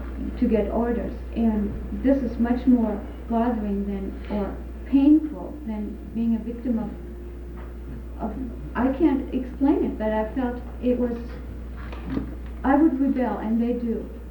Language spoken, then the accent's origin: English; Germany; moved away; We're from Germany, and we went back for a visit.